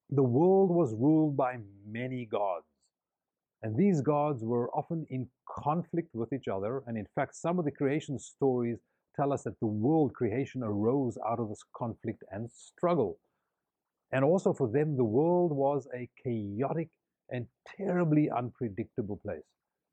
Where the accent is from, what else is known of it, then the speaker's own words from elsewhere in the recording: Cape Town, Western Cape, South Africa; born there; I was born in Cape Town, South Africa, during the time of apartheid.